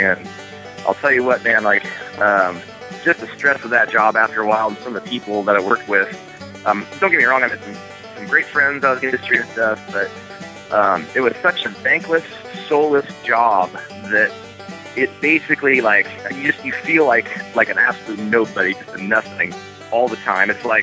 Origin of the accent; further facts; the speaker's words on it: Portland, Oregon, United States; now in Kansas City, United States; And yeah, now we found ourselves based out of Kansas City. But yeah, we came from Portland, Oregon.